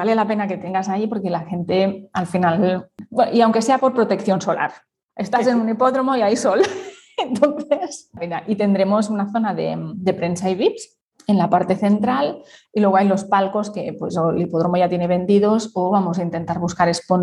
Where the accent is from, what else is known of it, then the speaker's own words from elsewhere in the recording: Barcelona, Catalonia, Spain; aunque yo soy de Barcelona, no creo que Barcelona o Cataluña sea el lugar donde hacer eso, porque los catalanes no...